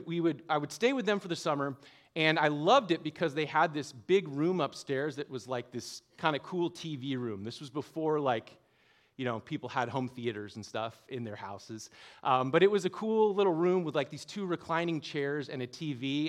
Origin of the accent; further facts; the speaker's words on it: California, United States; also born or lived in Montreal, Canada; My parents divorced, my mother moved to the States, eventually ended up in Northern California. So I'm pretty much a native of this area. I grew up, from 8 years old onwards, I grew up in Northern California. But every summer I spent in Montreal.